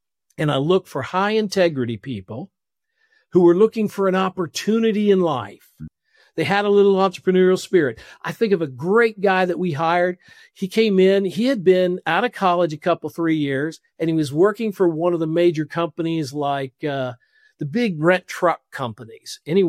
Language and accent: English; Columbus, Ohio, United States; someone right here in my hometown in Columbus, Ohio